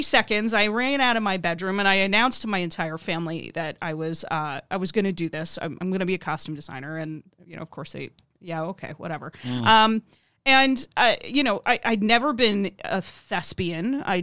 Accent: Sarasota, Florida, United States; No. I am originally from Sarasota. I'm a Florida girl.

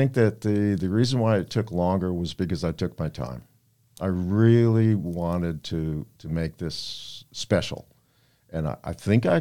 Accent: Clearwater, Florida, United States; I grew up in Clearwater, right on the north end of Clearwater Beach. And I love this place. And it's my home, and it will forever be my home.

